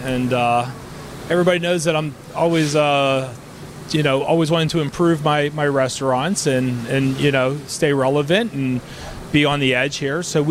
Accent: Ambridge, Pennsylvania, United States; I grew up in Ambridge.

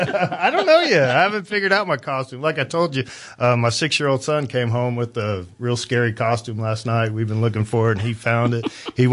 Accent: Independence, Kansas, United States; I grew up in Independence, Kansas, and then I went to Pittsburgh State and played football, moved here in 1999

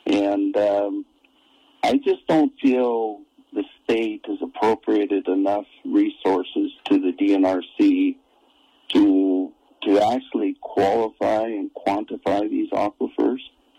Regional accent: Glasgow, Montana, United States; I'm a water guy. I grew up in Glasgow. I have a farm and a ranch in Ballard County.

